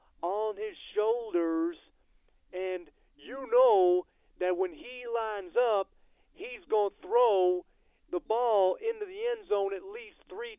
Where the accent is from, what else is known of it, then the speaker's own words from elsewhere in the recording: Chicago, Illinois, United States; Yeah, I'm still down in Chicago. You know I'm from the Southside.